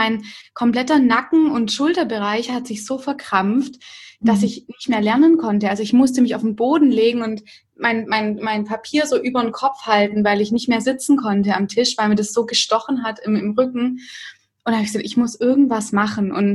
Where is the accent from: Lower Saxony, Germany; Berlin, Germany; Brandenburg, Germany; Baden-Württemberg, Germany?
Baden-Württemberg, Germany; Ich komme eigentlich aus der Umgebung von Stuttgart, aber bin vor 5 Jahren reingezogen in die Stadt